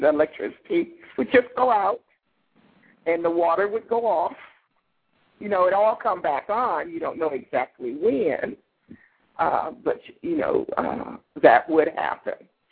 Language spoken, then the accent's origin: English; United States; Yeah, so really owning that I am an American, that I am from the United States, and that I do enjoy being from the United States